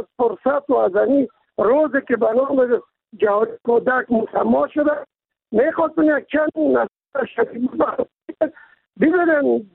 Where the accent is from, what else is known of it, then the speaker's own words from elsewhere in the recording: Kabul, Afghanistan; چون من خودم از کابل هستم